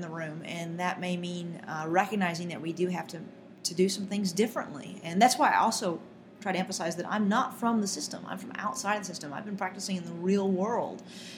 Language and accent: English; Prestonsburg, Kentucky, United States; I'm from Eastern Kentucky. I'm from Prestonsburg in Floyd County. My family has been there for nine generations since the 1790s.